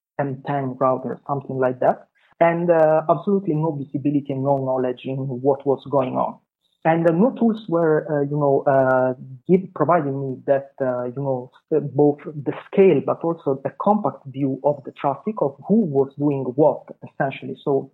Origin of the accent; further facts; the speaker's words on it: Bari, Apulia, Italy; English is a second language; my hometown, which is Bari in South Italy, right? And a very beautiful seaside town with, great promenade by the sea, regional cuisine, and too few IT opportunities, let's say.